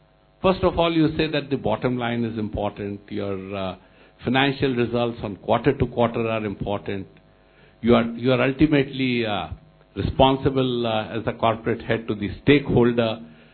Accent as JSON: {"language": "English", "town": "Lucknow", "region": "Uttar Pradesh", "country": "India", "said": "I come from Lucknow, where there's an IIM"}